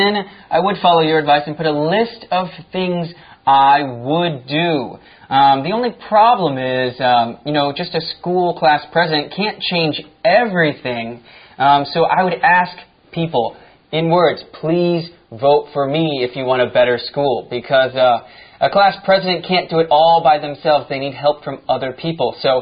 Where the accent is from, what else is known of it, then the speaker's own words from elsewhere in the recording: United States; now in Taiwan; We are both from the United States. We are Americans, but we both live in Taiwan at the moment.